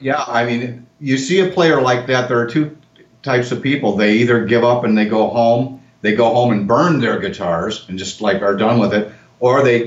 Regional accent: Cedarville, Illinois, United States; I'm from Cedarville, Illinois. It's right at the top of the state near the Wisconsin border. And it's about 50 miles south of Madison, Wisconsin.

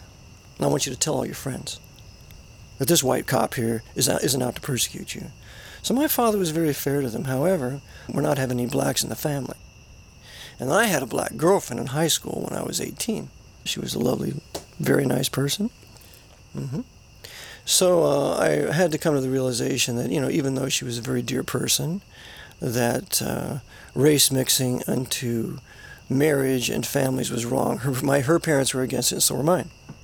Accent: Terra Hills, California, United States; also born or lived in Oakland; I didn't grow up in Oakland. I was born there, but I grew up in a little town called Terra Hills, a little Irish Catholic development there.

